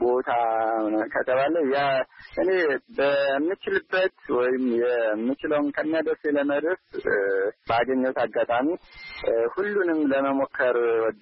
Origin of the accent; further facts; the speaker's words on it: Sekela, Amhara, Ethiopia; ምዕራብ ጎጃም ዞን ሰከላ ወረዳ ነው የተወለድኩት። ገጠራማ ክፍል ነው።